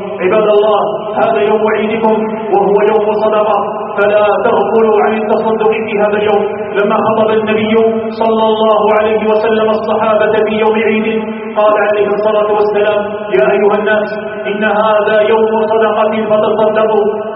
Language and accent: Arabic; Algeria